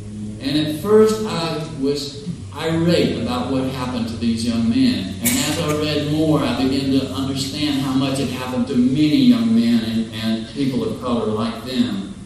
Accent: Scottsboro, Alabama, United States; I'm from a notorious southern town. I'm from Scottsboro, Alabama.

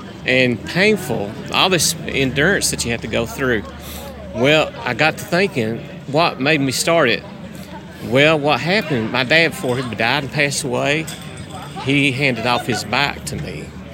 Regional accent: Pineville, United States; born there; I was born in Pineville over here at the hospital

